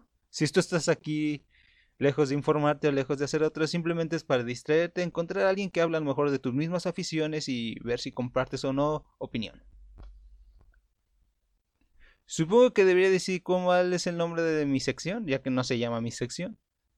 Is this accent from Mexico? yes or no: yes; Mexico; Y es que la gente de México, y realmente soy de México, por eso hablo de ellos, o de nosotros, o de aquel.